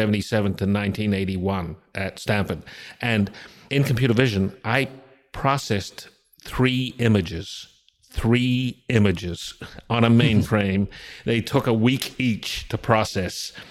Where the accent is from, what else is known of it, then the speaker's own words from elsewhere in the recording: Australia; moved away as an adult; I grew up in Australia